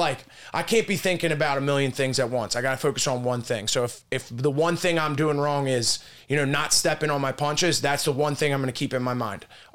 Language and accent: English; Springfield, Pennsylvania, United States; Pennsylvania. It's like 10 minutes from the Philly airport.